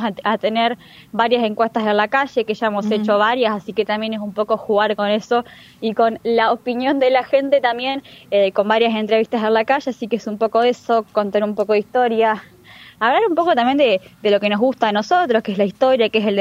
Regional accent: Cerrito, Entre Ríos, Argentina; pero yo soy del interior, soy de Cerrito, así que un poco también, bueno, traer un poco eso, ¿no? De todo lo lindo que tiene nuestra provincia

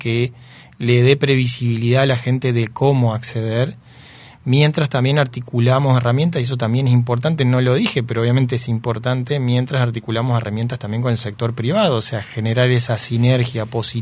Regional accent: Ramírez, Entre Ríos, Argentina; Yo soy de Ramírez, que soy en Ramírez.

